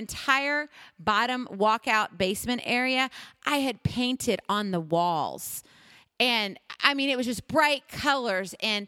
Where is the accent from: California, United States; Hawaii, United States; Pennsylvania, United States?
Hawaii, United States; I was born in Hawaii and graduated from high school in Hawaii.